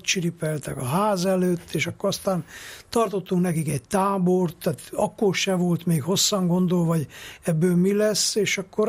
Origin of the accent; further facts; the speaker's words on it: Miercurea Ciuc, Harghita, Romania; mondjuk én Csíkszeredában nőttem fel, nagyon sokat jártam Csíksomjóra